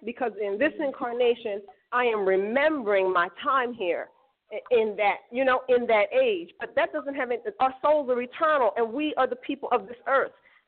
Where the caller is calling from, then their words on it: Belize; Hey, my people, yes, I'm calling from Belize.